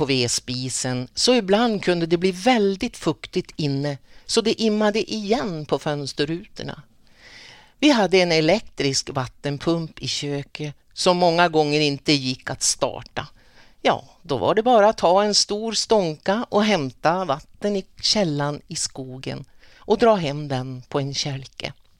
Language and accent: Swedish; Grundsunda, Västernorrland County, Sweden; Jag är uppväxt i Grundsunda i ett litet torp.